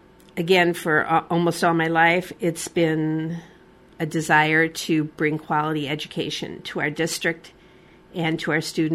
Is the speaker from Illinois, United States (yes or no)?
yes; Chicago, Illinois, United States; moved away as an adult; I was born and raised in Chicago and came to Iowa for college. Go Hawks.